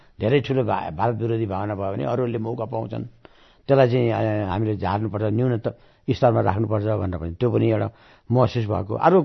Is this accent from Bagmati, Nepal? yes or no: no; Koshi Province, Nepal; एउटा म झापाको मान्छे हुँ